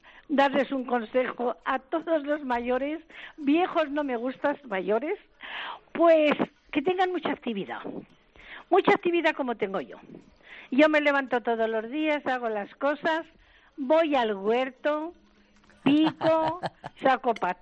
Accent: Murillo de Gállego, Aragon, Spain; now in Huesca, Spain; yo soy de Murillo de Gallego, que es provincia de Zaragoza. Uh-huh. Yo soy nacida en provincia de Zaragoza y ahora estoy en Huesca porque tengo la hija aquí.

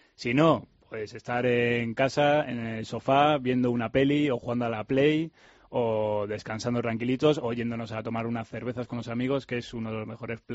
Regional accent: Barcelona, Catalonia, Spain; now in Madrid, Spain; Soy de Barcelona, nacido en Barcelona, aunque llevo viviendo en Madrid 30 años

